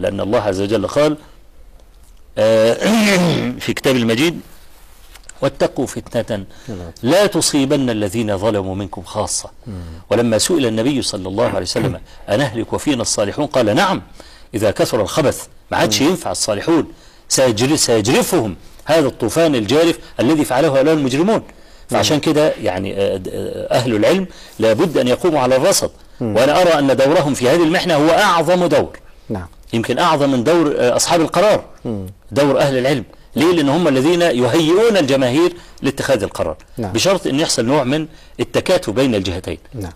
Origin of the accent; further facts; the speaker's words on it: Egypt; في مثلا عندنا في مصر حصل مظاهرة في استاد القاهرة